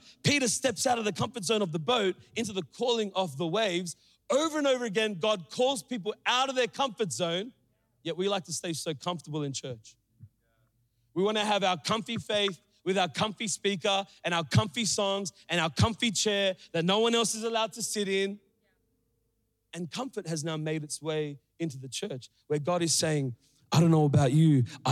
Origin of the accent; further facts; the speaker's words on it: Sri Lanka; I grew up as a Sri Lankan. For those of you who don't know, I'm from Sri Lanka. That's my culture, that's my people.